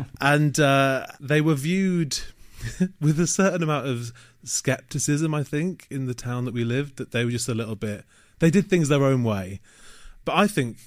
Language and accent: English; Manchester, North West England, United Kingdom; moved away as an adult; also born or lived in Leeds; now in London, United Kingdom; Leeds and then ditched the north and moved down to London to become a twat. I had a great childhood growing up in Manchester.